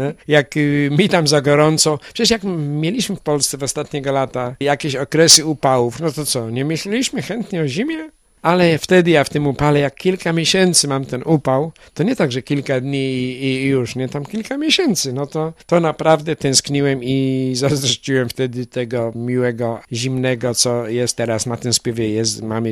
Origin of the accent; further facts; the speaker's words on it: Swarzędz, Greater Poland Voivodeship, Poland; ja się urodziłem w Stwarzędzu, mieszkałem tam 29 lat, to jest koło Poznania